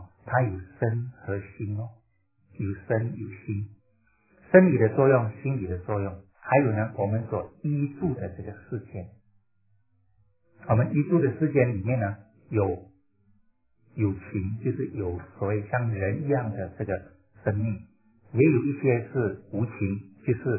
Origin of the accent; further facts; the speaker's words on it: Malaysia; 我们做华人，我从马来西亚过来，